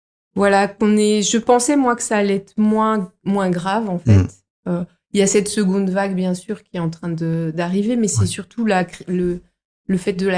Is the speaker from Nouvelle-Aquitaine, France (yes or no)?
no; Paris, Île-de-France, France; étant citadine de nature, moi je viens de Paris à la base.